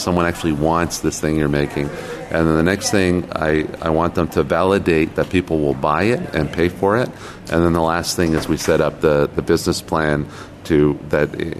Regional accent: Toronto, Ontario, Canada; I come from Toronto, Canada

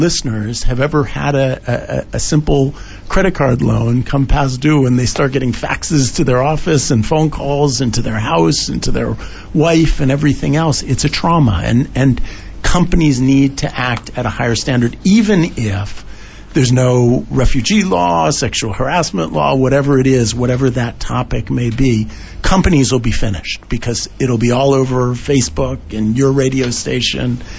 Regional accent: United States; I think this happens often with debt collectors in my home country, America.

